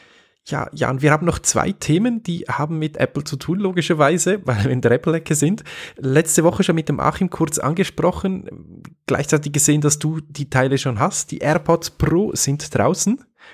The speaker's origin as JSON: {"language": "German", "country": "Switzerland", "said": "Bei uns in der Schweiz sind es übrigens 30 Währungsfranken Differenz"}